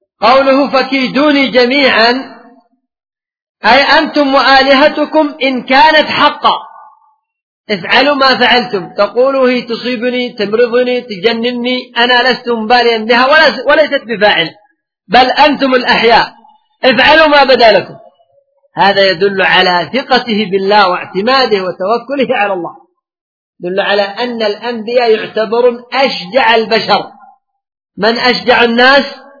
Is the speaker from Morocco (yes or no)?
no; Yemen; اعتقاد عندنا في اليمن في ابن علوان